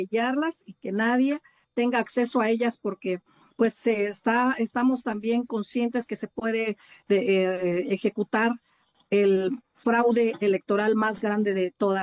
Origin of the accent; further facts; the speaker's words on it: Oaxaca, Mexico; Como oaxaqueños, necesitábamos o necesitamos espacios como estos